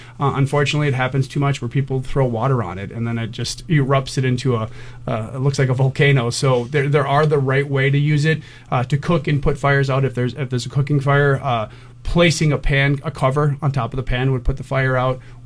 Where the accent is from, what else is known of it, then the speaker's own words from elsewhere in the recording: Massachusetts, United States; moved away; Actually from the East Coast, right outside of Boston, and I moved here in early 2000s.